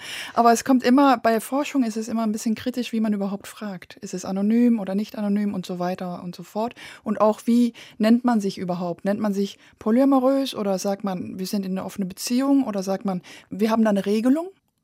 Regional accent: Belgium; Ich bin ja in Belgien groß geworden

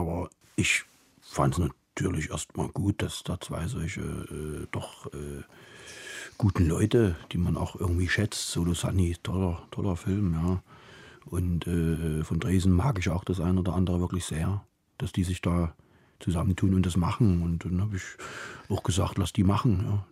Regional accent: Halle, Saxony-Anhalt, Germany; born there; now in Leipzig, Germany; Also da bleibe ich doch lieber in Leipzig. Halle, an der Saale, wo ich geboren bin.

